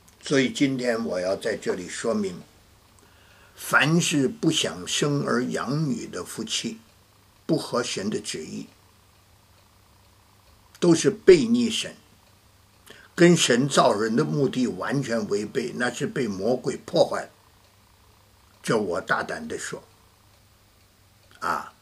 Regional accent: China; 所以弟兄姊妹们，甚至于我们中国人说孝顺第一个最重要的

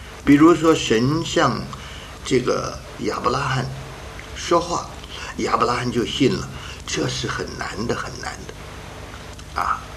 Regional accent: China; 我们中国人有一句话说，不见棺材不落泪

